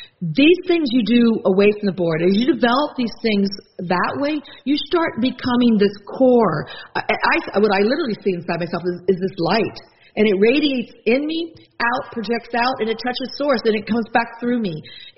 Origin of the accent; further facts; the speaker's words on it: New Mexico, United States; I grew up in New Mexico and did a lot of stuff around that and learned a lot from some Native American traditions and people